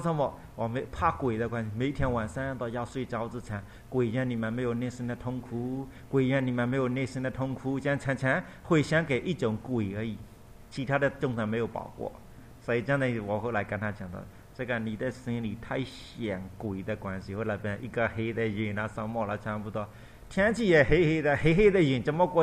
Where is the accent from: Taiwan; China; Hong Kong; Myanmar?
Myanmar; Chinese is a second language; 我们缅甸人一个人都没有龙，你们华人大多数都是有龙的